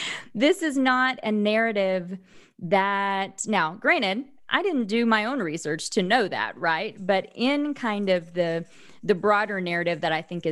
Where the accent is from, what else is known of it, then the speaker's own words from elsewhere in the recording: Bible Belt, United States; now in Texas, United States; I grew up in the Bible Belt. I live in Texas now.